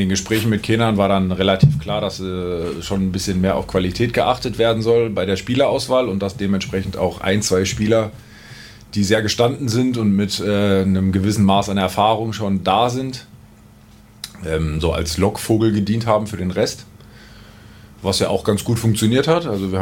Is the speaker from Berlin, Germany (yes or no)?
no; Iserlohn, North Rhine-Westphalia, Germany; born there; Also gebürtig komme ich aus Iserlohn